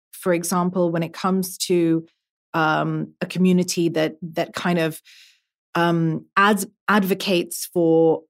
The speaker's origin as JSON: {"language": "English", "town": "Brussels", "region": "Brussels-Capital Region", "country": "Belgium", "tie": "born or raised there", "lives_now": "United Arab Emirates", "said": "I was born and raised in Brussels. I'm an artist. I live in the UAE. I grew up all over the world."}